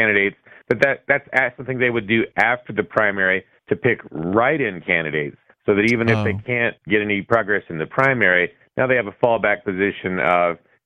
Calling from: Colorado, United States; No, I'm calling from Colorado, actually.

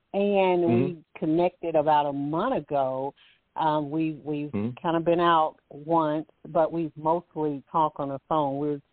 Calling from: Alabama, United States; I'm calling from Alabama. Thank you both for taking my call.

